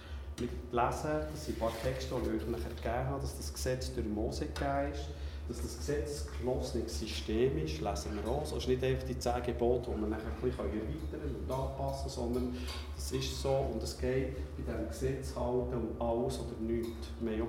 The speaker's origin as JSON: {"language": "German", "country": "Switzerland", "said": "Wir verlieren als Schweizer unsere Identität"}